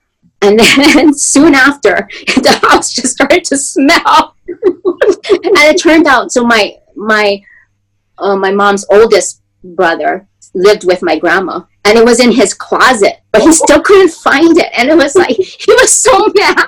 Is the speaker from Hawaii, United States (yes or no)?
yes; Honolulu, Hawaii, United States; Yeah, so I grew up in the Aina Haina area. There weren't many kids around.